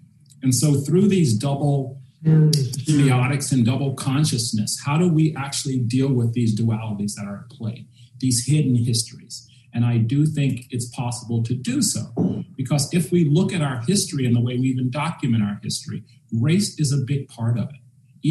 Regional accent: North Carolina, United States; And so as I was growing up in North Carolina, there were Negro areas

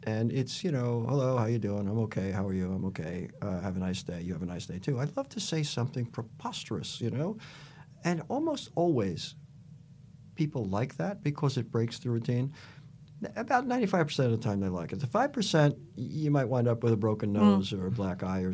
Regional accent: New York, United States; I grew up in New York. I'd never been west of the Hudson River until I went to the IR Writers' Workshop.

